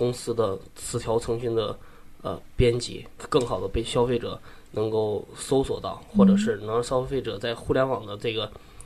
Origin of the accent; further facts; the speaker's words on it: Northeast China, China; 对，因为我是东北人嘛，然后可能是整个家庭的教育也有一方面的影响